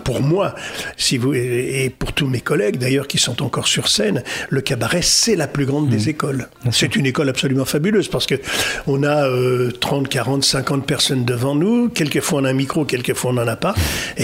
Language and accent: French; Corte, Corsica, France; Moi, je suis d'origine de Corté, donc en Corse.